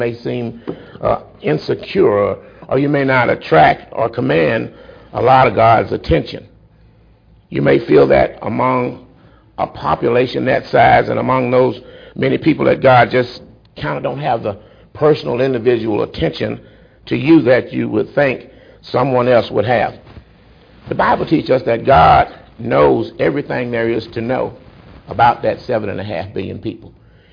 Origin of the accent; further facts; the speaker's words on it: Marshall, Texas, United States; I think James introduced me, and I'm from Marshall, Texas, and I was visiting him